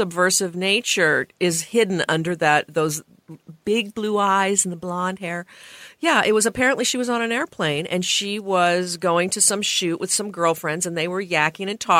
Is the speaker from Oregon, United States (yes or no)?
yes; Portland, Oregon, United States; But when I did my first book reading at Powell's in my hometown of Portland